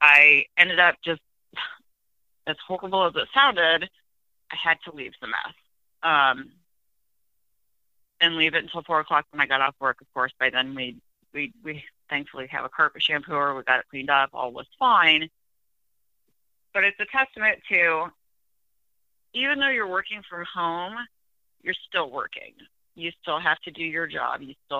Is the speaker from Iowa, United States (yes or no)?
yes; Iowa, United States; I'm from Iowa.